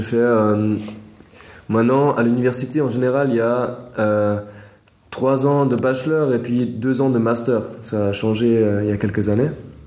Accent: Geneva, Switzerland; also born or lived in Lausanne / Austria; Oui, alors … j'ai 25 ans, j'ai grandi en Suisse, à Genève. Ma mère est brésilienne, mon père est valaisan. Habité aussi à Lausanne, et puis j'ai travaillé en Autriche et je suis de retour en Suisse depuis quelques mois maintenant.

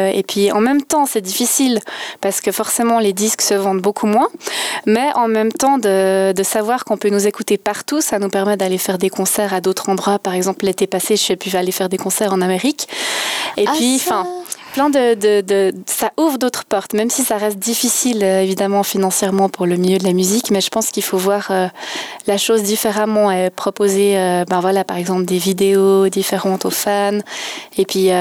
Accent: Combremont-le-Grand, Vaud, Switzerland; Je viens d'un petit village de la Broye vaudoise, Combremont-le-Grand.

